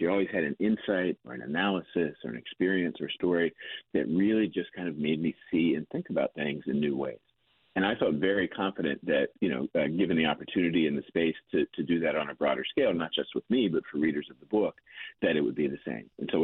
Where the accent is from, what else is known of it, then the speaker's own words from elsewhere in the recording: Penn Hills, Pennsylvania, United States; And so when I went back to Penn Hills, my hometown